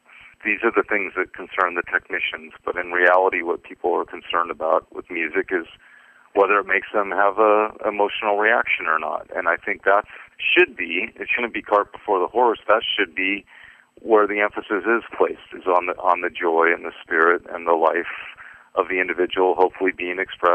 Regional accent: California, United States; growing up in the Bay Area and seeing people returning after the war

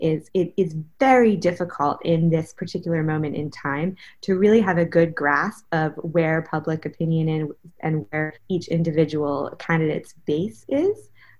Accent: Baltimore, Maryland, United States; I grew up in Baltimore, a city that has its own history

